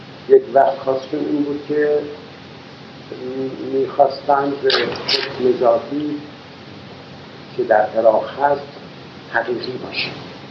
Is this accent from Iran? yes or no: yes; Iran; ما ایرانی هستیم و از وضع سیاسی ایران اطلاع کافی داریم